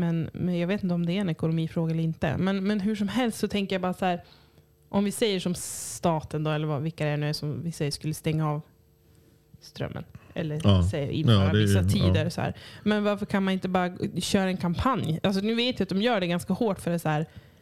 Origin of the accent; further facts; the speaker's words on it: Cyprus; Där jag kommer ifrån, på Cypern